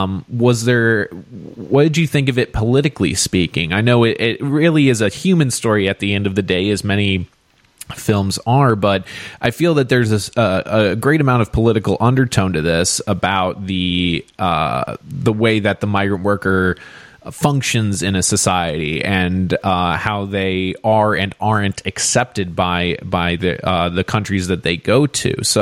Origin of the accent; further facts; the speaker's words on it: United States; sometimes growing up in America, you can have such a, you know, myopic view of how things are.